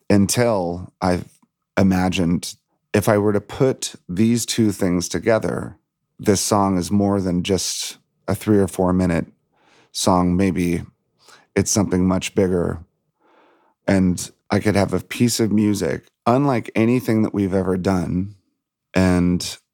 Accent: Virginia, United States; I was raised in Virginia outside of Washington, D.C.

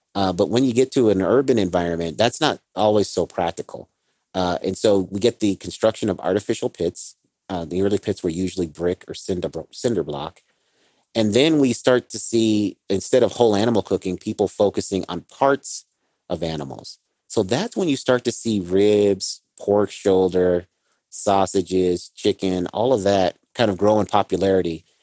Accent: Colorado, United States; Columbus B. Hill, who shows up in my home state of Colorado in the 1870s.

